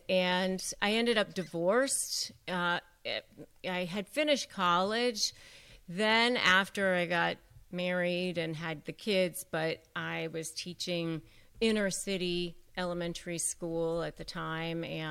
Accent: McLean, Virginia, United States; growing up outside of Washington, D.C. and McLean, Virginia

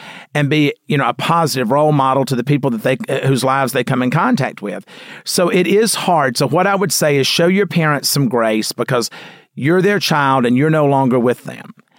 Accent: the South, United States; I was raised in the South, and, you know, where children were to be seen and not heard.

